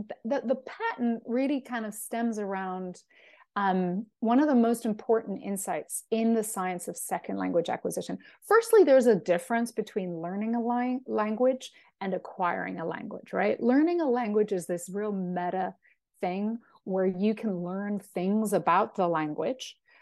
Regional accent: Spain; my background is that my family's from Venezuela. I was raised in Spain, so Spanish is very important to my side of the family.

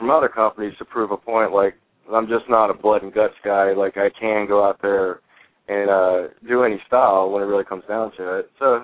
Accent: Beaumont, Texas, United States; I didn't know WWE was even going to be in my hometown of Beaumont, Texas.

